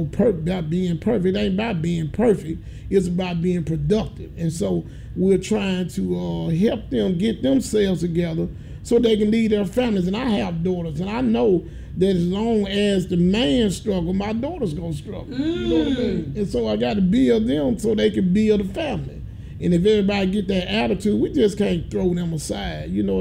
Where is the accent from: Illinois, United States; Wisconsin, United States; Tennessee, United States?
Tennessee, United States; I grew up in Clementine, the project. You know, a lot of folk drive down Austin Peay and see that big campus. But I came from a poor family for real.